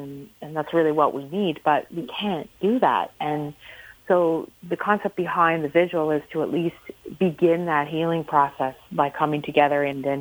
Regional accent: Five Islands, Nova Scotia, Canada; I'm from the area. I live in economy, and I grew up in Five Islands.

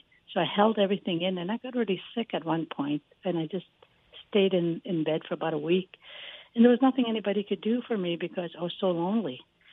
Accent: Fort Chipewyan, Alberta, Canada; I was born up in Fort Chipewyan, but lived off the trap line with my parents' trap line in Wood Buffalo National Park.

